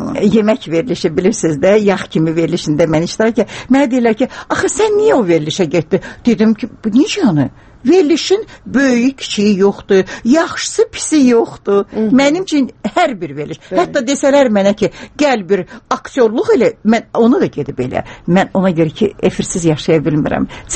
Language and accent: Azerbaijani; Baku, Azerbaijan; born there; Mən Bakını çox sevirəm. İnanırsınız, anadan olmuşam Bakıda. Mənim qızım da Bakıda.